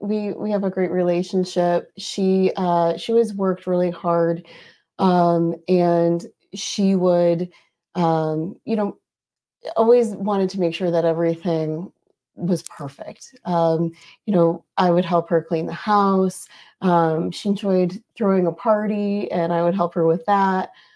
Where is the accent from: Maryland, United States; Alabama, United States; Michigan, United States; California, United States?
Michigan, United States; Chelsea; So I grew up in Michigan. I lived near Ann Arbor, a little town called Chelsea, Michigan. That's where I went to grade school, middle school, high school, and had just a really nice, normal childhood.